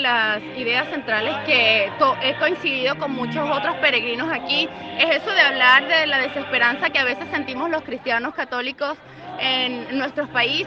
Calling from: Venezuela; soy una peregrina venezolana que vive en Noruega

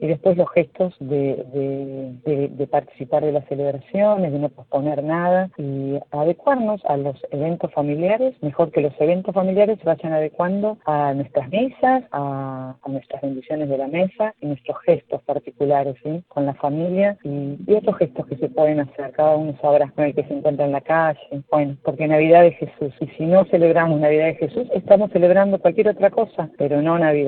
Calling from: Mar del Plata, Buenos Aires Province, Argentina; de Mar del Plata

